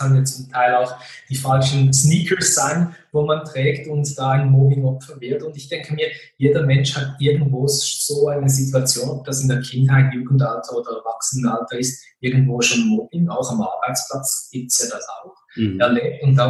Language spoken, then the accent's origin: German; Fribourg, Switzerland; 41 Jahre alt, bin ohne rechte Hand zur Welt gekommen. Und ich bin sehr behütet und geborgen aufgewachsen im Freiburger Land in der Westschweiz.